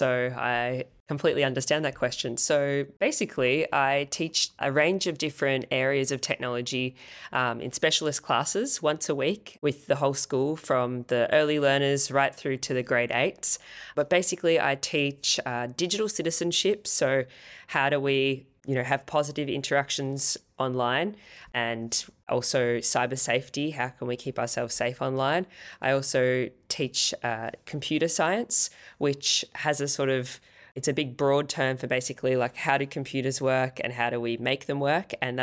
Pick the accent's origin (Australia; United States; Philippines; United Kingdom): Australia; Swan Hill, Victoria; now in Melbourne, Australia; No, I'm from Australia. I've been living in Melbourne for 11 years, but I'm actually from a town called Swan Hill, which is 3.5 hours outside of Melbourne. So I'm from the bush.